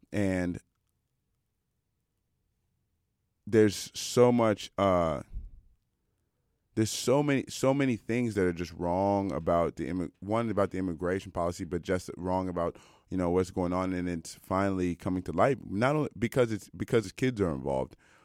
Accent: Washington, District of Columbia, United States; I feel like I'm from Washington, D.C., so like this is not something that is foreign to me, like talking about immigration

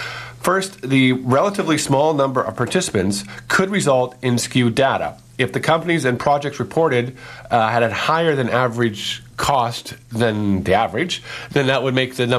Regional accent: Canada; As a Canadian

